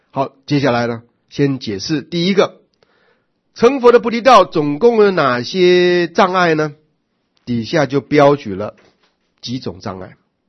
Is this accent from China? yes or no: yes; China; 我们中国人儒家啊是诚意正心修身齐家治国平天下，对不对？